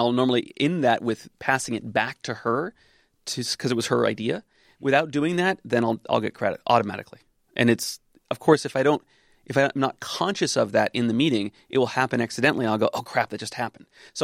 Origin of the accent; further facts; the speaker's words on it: Santa Cruz, California, United States; growing up in Santa Cruz as a boy